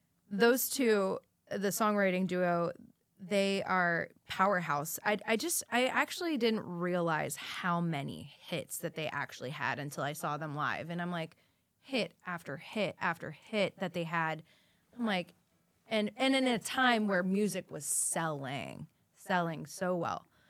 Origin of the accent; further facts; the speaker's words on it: Youngstown, Ohio, United States; oh, I'm from Youngstown. I have fans coming. Oh, my parents are from there, and I have family back in Ohio